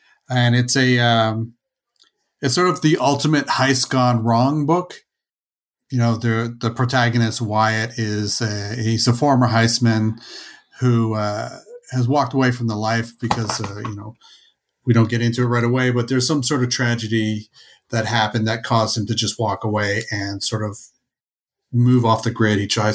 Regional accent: Canada; being a Canadian, it's like it's sort of a, you know, Canadian comic creator.

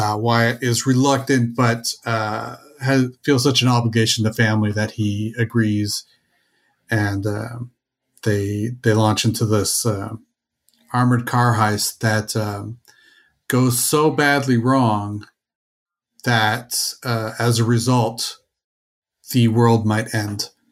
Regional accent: Canada; being a Canadian, it's like it's sort of a, you know, Canadian comic creator.

